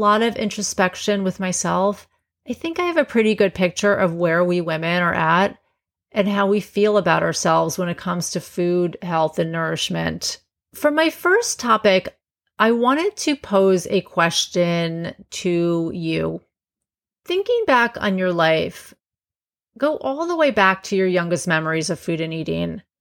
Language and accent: English; Long Island, New York, United States; I grew up on Long Island, close to my grandparents, a lot of family, and a gaggle of neighborhood kids.